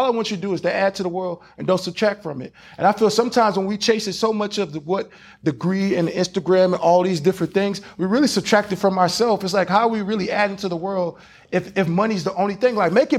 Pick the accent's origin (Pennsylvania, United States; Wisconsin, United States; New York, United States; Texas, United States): Texas, United States; Houston; also born or lived in Louisiana; I'm not from LA. I'm from Louisiana, Houston, Texas, both Louisiana, Houston, Texas. So I'm Southern.